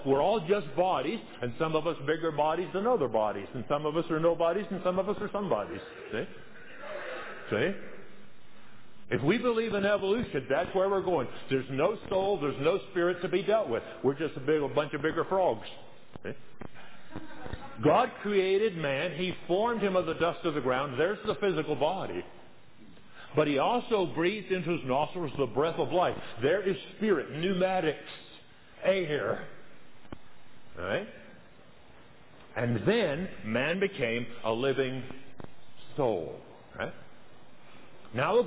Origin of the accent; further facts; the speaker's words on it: the South, United States; As I mentioned, I was raised in the South. That was the days, the 50s